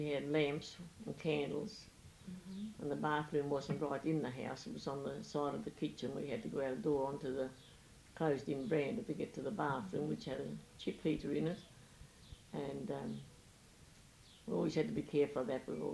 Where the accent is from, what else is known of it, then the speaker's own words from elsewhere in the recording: Regentville, New South Wales, Australia; born there; And I was born at Regentville. I am married, a widow, and I am an Australian